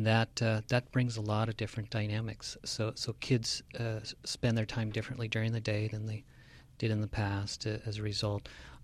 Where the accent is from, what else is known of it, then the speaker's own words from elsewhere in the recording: California, United States; Mine's the longest period of time among the group here of having been born and raised in the North County, San Luis Obispo County.